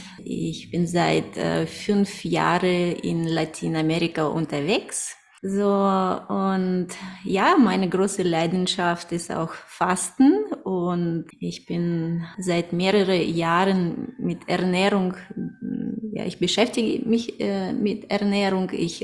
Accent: Kazakhstan; now in Germany; Ich bin in Kasachstan geboren und aufgewachsen und 1993 kamen wir nach Deutschland. Ich lebte ja über 20 Jahren oder mehr in Deutschland

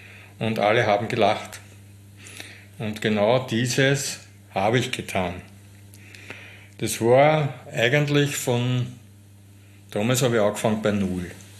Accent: Vienna, Austria; now in Bottendorf, Austria; Ich bin 58 Jahre, bin gebürtiger Wiener, wohne jetzt seit 2000 in Bottendorf in Niederösterreich.

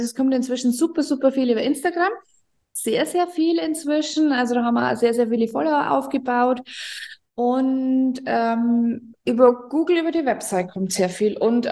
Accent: Regensburg, Bavaria, Germany; ich bin aus Regensburg

